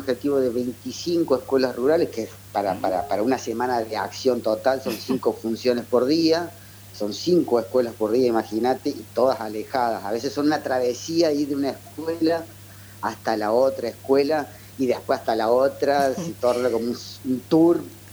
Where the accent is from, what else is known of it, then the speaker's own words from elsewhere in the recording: Córdoba, Argentina; soy de Córdoba, soy profe de teatro, gestor cultural, emprendedor